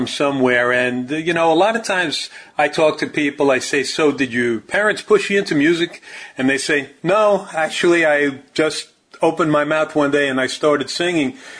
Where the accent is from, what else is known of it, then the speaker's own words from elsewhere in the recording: Cincinnati, Ohio, United States; So growing up in Cincinnati, as a matter of fact, you know, Ohio, the Rock and Roll Hall of Fame is there.